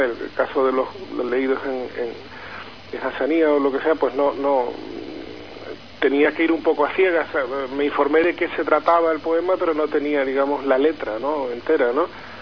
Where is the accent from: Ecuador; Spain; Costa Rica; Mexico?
Spain; Canary Islands; born there; Yo soy canario de nacimiento